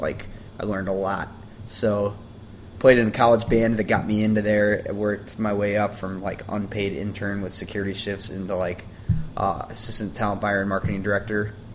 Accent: St. Louis, Missouri, United States; also born or lived in Vermont; I'm from St. Louis. I lived in Vermont for 6 years. Other than that, born and raised here.

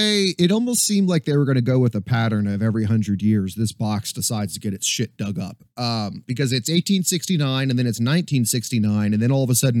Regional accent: Tennessee, United States; you know, my home state of Tennessee, where Max now lives

